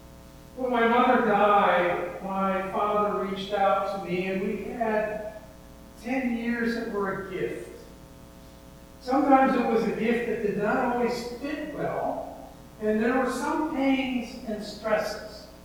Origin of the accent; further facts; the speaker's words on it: Midwest, United States; I'm from the Midwest.